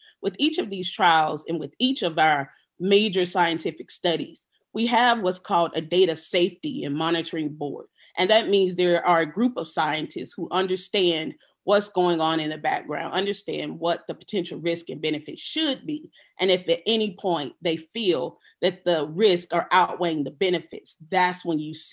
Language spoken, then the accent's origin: English; Mississippi, United States; what I saw in my own community growing up in the Mississippi Delta